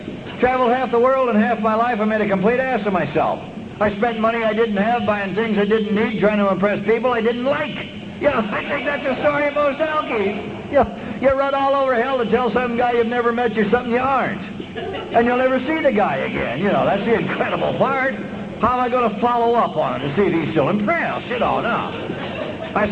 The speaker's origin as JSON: {"language": "English", "town": "Los Angeles", "region": "California", "country": "United States", "tie": "born or raised there", "said": "Being Irish and Italian, hell, all that means is you're not overly intelligent. That's all that means, yeah. There's absolutely nothing else going for it. Because I was born and raised in L.A."}